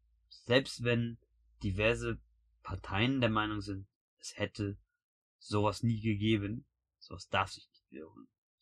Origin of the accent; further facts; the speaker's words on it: Frankfurt, Hesse, Germany; wobei ich als Frankfurter sagen muss, halte den Ball flach